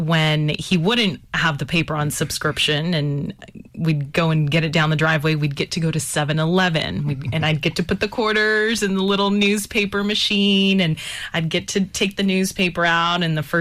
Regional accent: Dallas, Texas, United States; Born and raised in Dallas, Texas. Yes, I'm a Dallas Cowboys fan.

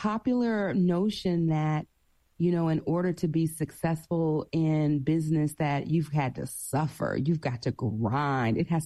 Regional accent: Prichard, Alabama, United States; I am from Alabama, from the Gulf Coast. I am from a little bedroom community of Mobile right next door called Pritchard, Alabama. Mm-hmm. And it's got about, 25,000 people there.

